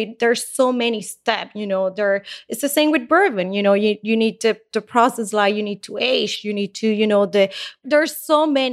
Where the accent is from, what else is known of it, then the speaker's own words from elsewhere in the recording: Cuba; born there; English is a second language; I knew Cuban cigars because I was born in Cuba. Like everyone smoked cigars, almost like I would say 80% of the population, right?